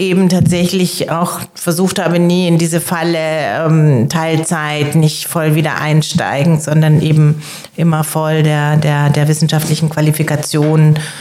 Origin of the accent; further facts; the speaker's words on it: Munich, Bavaria, Germany; moved away; wenn ich sozusagen in meine Heimatstadt fahre, also München, so ein Vorort